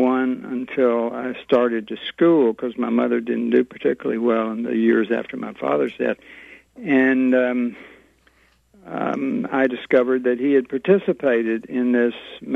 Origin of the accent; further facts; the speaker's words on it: Monticello, Arkansas, United States; also born or lived in Chattanooga; I actually was born in Chattanooga, but and then my father died, and we family moved back to Arkansas and southeast Arkansas, and I grew up in Monticello.